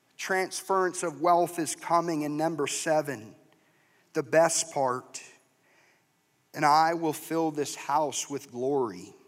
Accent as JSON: {"language": "English", "region": "Florida", "country": "United States", "tie": "born or raised there", "said": "Growing up in Florida, the last one that blew through, I know I'm a nut."}